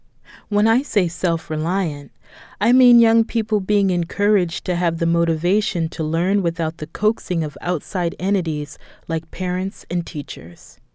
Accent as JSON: {"language": "English", "town": "Baltimore", "region": "Maryland", "country": "United States", "tie": "born or raised there", "said": "I came back to my hometown of Baltimore in 2015 after the Baltimore uprising."}